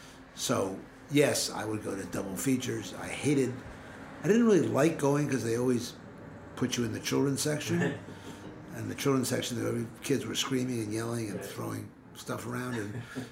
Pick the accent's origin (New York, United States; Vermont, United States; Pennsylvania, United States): New York, United States; Manhattan; Broadway was a much bigger part of my life because growing up in Manhattan, what you did on birthdays or anniversaries is you went to a Broadway show where I grew up.